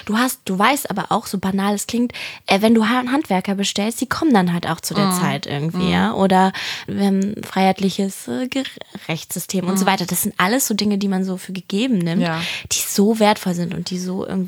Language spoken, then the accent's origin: German; Berlin, Germany; ich bin ja auch Berlinerin und für mich, ich habe auch die letzten 4 Jahre jetzt nicht mehr in Berlin gelebt und bin jetzt auch schon wieder länger hier